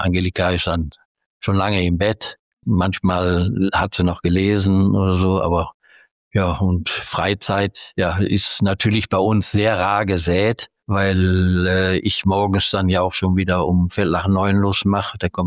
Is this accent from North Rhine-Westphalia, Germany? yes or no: yes; Emmerich, North Rhine-Westphalia, Germany; Ich bin nie von Emmerich weggekommen. Wir sind beide, Angelika und ich, beide gebürtige Emmericher